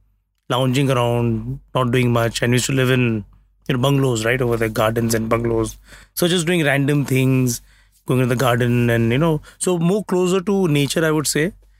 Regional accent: Mumbai, Maharashtra, India; growing up in South Bombay, Churchgate, never went beyond Worli unless I had to go to the airport.

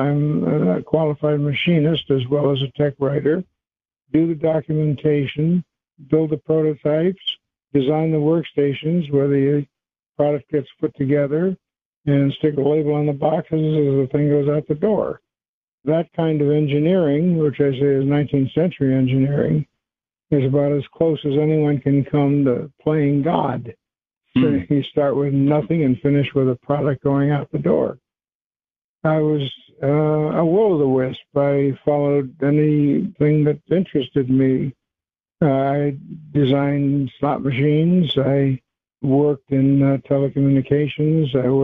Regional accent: Cleveland, Ohio, United States; Well, I was born in Cleveland, Ohio on May 17th, 1934, right in the middle of the Depression.

